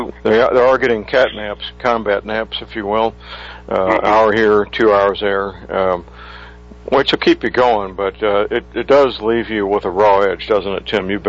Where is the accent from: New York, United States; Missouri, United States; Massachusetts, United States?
Missouri, United States; St. Louis; This has to do with the news coming out of my hometown, St. Louis, Missouri, Ferguson, Missouri.